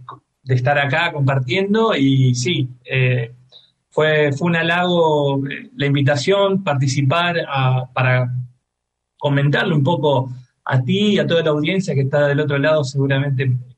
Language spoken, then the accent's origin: Spanish; Rosario, Santa Fe, Argentina; como bien dijo Lore, soy de Rosario, tengo 41 años